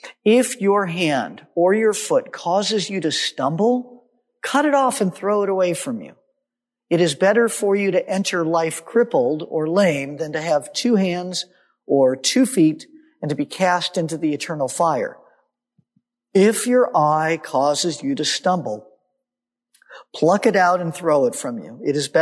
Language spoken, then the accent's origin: English; California, United States; I'm from California. I got saved in a Calvary Chapel church.